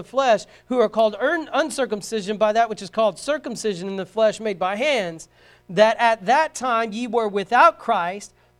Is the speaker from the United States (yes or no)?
yes; Bible Belt, United States; Southern bred. Yeah, well, sooner, but yes. When I die, I'll be sooner dead. That's all true. But I grew up in the Bible Belt.